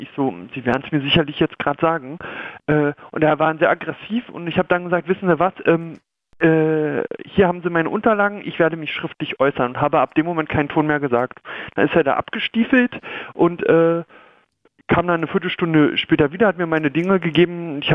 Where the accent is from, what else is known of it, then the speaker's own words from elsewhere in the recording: Brandenburg, Germany; also born or lived in Bavaria; hauptsächlich Brandenburg, wo ich herkomme, und dann habe ich aber auch 5 Jahre meines Lebens in Bayern verbracht.